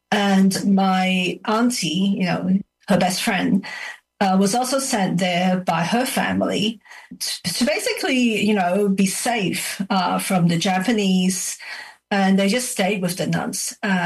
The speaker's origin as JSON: {"language": "English", "country": "Macau", "tie": "born or raised there", "said": "Yeah, growing up in Macau, I've always heard my mum, you know, tell me stories about her childhood in China."}